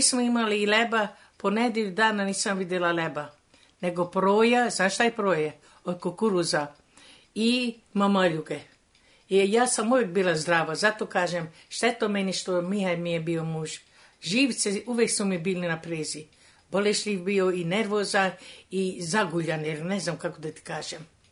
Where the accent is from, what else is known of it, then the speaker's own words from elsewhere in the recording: Kikinda, Vojvodina, Serbia; U Kikindu. Išla sam u školu osnovnu u Feškvaru, Kikindu, dva osnovna razreda.